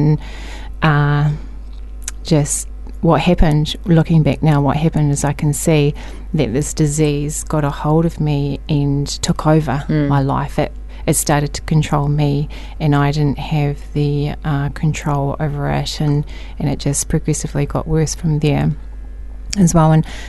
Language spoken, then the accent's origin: English; Christchurch, Canterbury, New Zealand; Yes, definitely from Christchurch. Have lived here majority of my life. My childhood, I'm part Māori, part Irish, and I grew up in Hampshire Street, Aranui